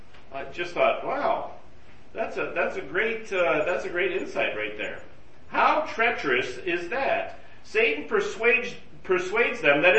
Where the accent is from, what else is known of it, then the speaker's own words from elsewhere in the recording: United States; maybe it's because I'm a man and I grew up in American culture